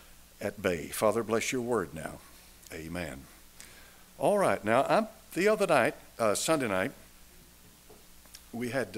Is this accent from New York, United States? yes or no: no; Knoxville, Tennessee, United States; I grew up in Knoxville. I was born in the old General Hospital on Central, right down from Sears.